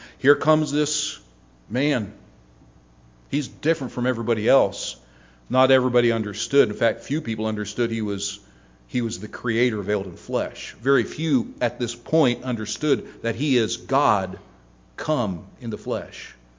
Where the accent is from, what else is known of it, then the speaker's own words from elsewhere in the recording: United States; And it makes total sense because as an American, I'm fed up with it all.